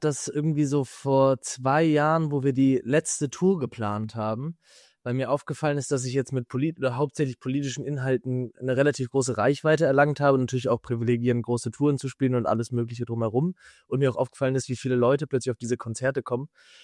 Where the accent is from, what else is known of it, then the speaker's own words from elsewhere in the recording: Hamburg, Germany; ich komme aus Hamburg, ich bin Singer, Songwriter